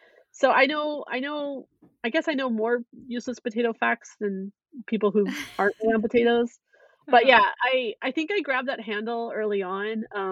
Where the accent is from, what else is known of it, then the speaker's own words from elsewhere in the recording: Washington, United States; And I'm from Washington State. So as an out-of-state person, they only accept like so many people out of state.